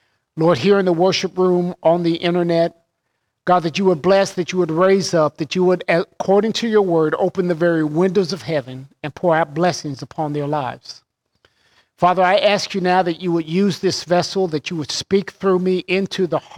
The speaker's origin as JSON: {"language": "English", "region": "Kansas", "country": "United States", "tie": "born or raised there", "said": "Growing up in Kansas, we were in Tornado Alley. We had several tornadoes every single year."}